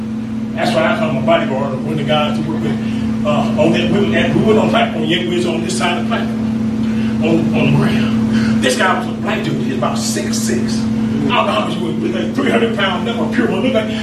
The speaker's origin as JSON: {"language": "English", "town": "Indianapolis", "region": "Indiana", "country": "United States", "said": "I'm from Indianapolis, you know."}